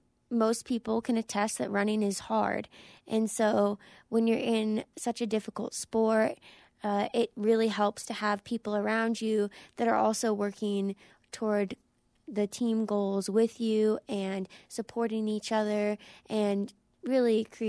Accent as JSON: {"language": "English", "town": "Kenai", "region": "Alaska", "country": "United States", "tie": "born or raised there", "said": "So I grew up in Kenai, Alaska. It's south central, and it's close to a lot of other towns, but Kenai and Kenai High School is where I kind of identify with."}